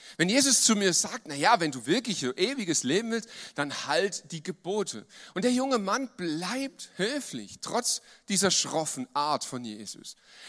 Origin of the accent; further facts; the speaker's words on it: Lüdenscheid, North Rhine-Westphalia, Germany; born there; Ich bin geboren in Lüdenscheid. Lüdenscheid ist so in der Nähe von Dortmund, so ganz grob.